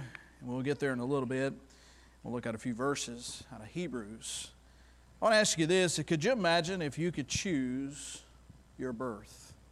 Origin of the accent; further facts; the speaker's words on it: Enterprise, Alabama, United States; born there; I was born in Enterprise, Alabama, the home of the boll weevil. Hospital was just a country hospital.